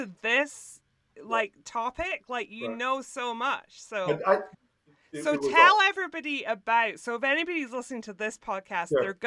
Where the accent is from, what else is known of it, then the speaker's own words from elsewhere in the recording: Scotland, United Kingdom; because I'm from Scotland, we're very self-deprecating people.